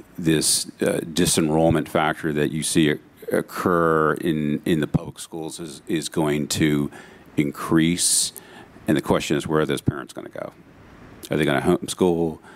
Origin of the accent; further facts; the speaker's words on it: Virginia, United States; In a state, I'm from Virginia. That is a state that is, frankly, anti-charter school.